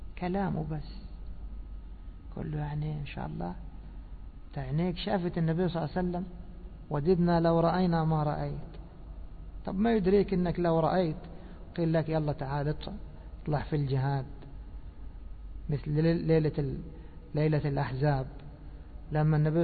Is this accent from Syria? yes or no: no; Egypt; مش أن يكون ولد زي ما بيقولوا عندنا في مصر مسبسب شعره